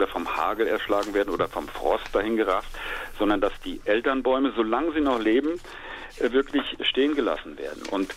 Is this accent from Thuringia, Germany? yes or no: no; Alsbach, Hesse, Germany; Ich komme aus Alsbach in Hessen